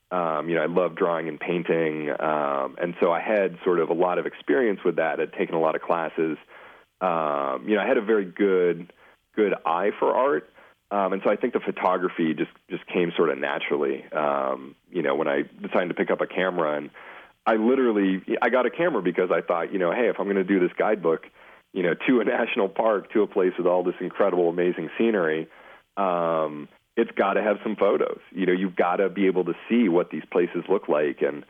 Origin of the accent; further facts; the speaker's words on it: Maine, United States; You know, growing up in Maine, growing up in rural Maine, you can't help but, sort of have a love for nature.